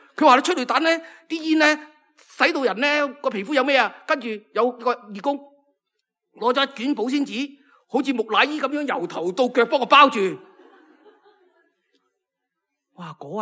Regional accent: Hong Kong; 过去我们香港人以我们的经济成就骄人，我们有东方之珠的美誉，我们有国际金融中心的桂冠

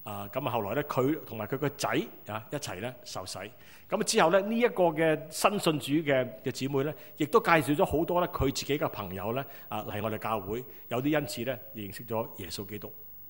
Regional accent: Guangdong, China; 好像我們廣東人，中國人經常說，一句生，兩句熟

